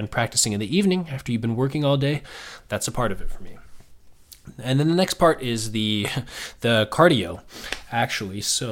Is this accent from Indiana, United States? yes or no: yes; Indiana, United States; Okay, so I'm from Indiana in the Midwest, and basketball is a pretty big deal here.